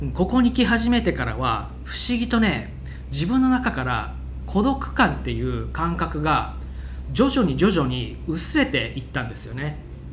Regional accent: Kumejima, Okinawa, Japan; 久米島だったらね、生まれ育った島なので、親もいれば親戚もいるし、あとはね、同級生もいるわけですよ。

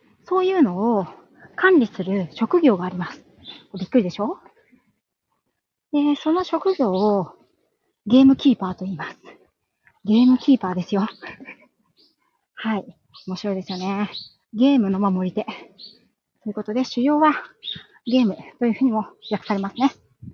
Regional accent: Yokohama, Kanagawa, Japan; 私も横浜市民なのでずっと

